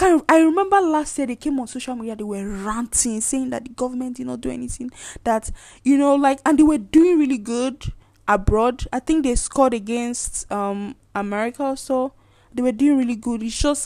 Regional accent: Nigeria; But being Nigerian, the thought of being Nigerian alone can just destroy it.

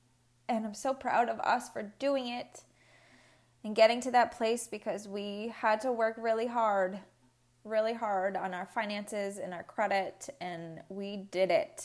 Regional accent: New England, United States; moved away as an adult; For those of you who don't know, I was born and raised in New England.

